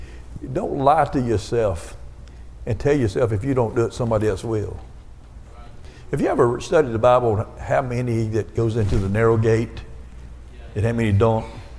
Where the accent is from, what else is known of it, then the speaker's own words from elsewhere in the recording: Florida, United States; I'm a first generation Christian, born and raised in Florida.